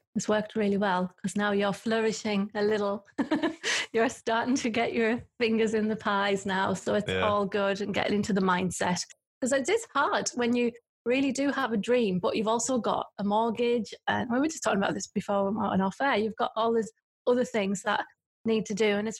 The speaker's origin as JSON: {"language": "English", "region": "North East England", "country": "United Kingdom", "said": "we are not from Lancashire. We're from small villages in County Durham."}